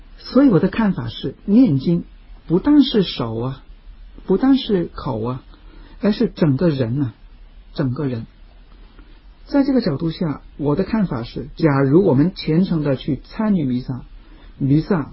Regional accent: China; 我们中国人讲举头三尺有神明

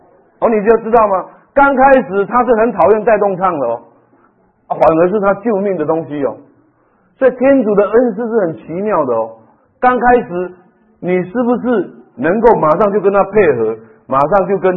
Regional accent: China; 我们中国人常说不如意事哦，10常8 9。

